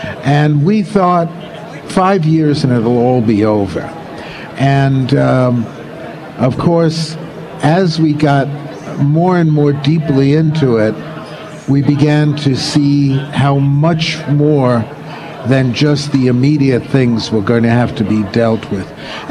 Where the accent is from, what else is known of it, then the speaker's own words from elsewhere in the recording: New York City, New York, United States; Well, I'm a New Yorker, mm-hmm.